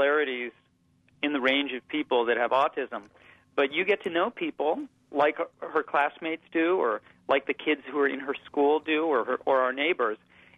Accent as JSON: {"language": "English", "town": "Chicago", "region": "Illinois", "country": "United States", "tie": "born there", "said": "I was born in 1961 in Chicago, and I remember when I was growing up"}